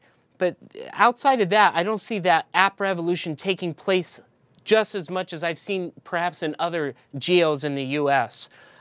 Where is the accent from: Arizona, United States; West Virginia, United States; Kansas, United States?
Arizona, United States; Flagstaff; also born or lived in Florida / Phoenix; I was born in Florida, but I don't remember it because parents moved over to the West Coast. I remember living in Flagstaff, Arizona, which is a really beautiful community up until I was around 10 years old.